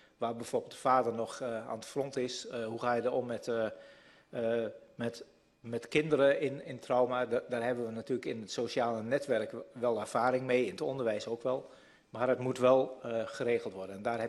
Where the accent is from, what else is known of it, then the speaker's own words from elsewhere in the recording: Katwijk, South Holland, Netherlands; ik kom uit Katwijk zoals u weet